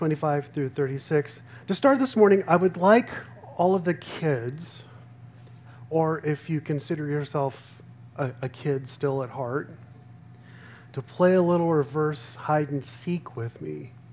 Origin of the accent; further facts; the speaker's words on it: Pasco, Washington, United States; now in Portland, United States; If you said I'm from Pasco, Washington, you would be correct, because that's where I grew up. That's my hometown, is Pasco, Washington.